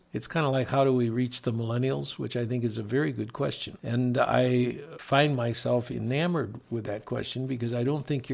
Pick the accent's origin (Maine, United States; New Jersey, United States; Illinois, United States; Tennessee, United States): Illinois, United States; Chicago; I'm from the Chicagoland area. There are many universities, colleges there.